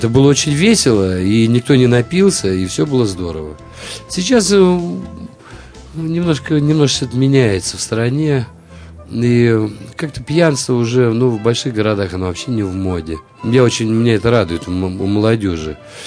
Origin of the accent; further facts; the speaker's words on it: Nalchik, Kabardino-Balkaria, Russia; also born or lived in Kolyma; Я родился на Колыме, жил там в Нальчике, на Кавказе, мое детство.